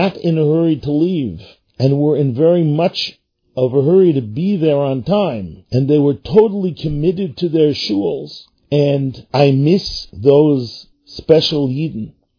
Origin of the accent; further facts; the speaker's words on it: Los Angeles, California, United States; I have very vivid memories of my childhood when I was raised in Los Angeles 50, 60 years ago